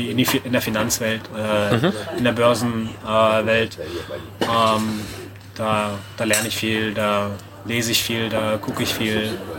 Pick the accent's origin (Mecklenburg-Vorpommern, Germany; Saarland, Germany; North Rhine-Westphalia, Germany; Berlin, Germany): Berlin, Germany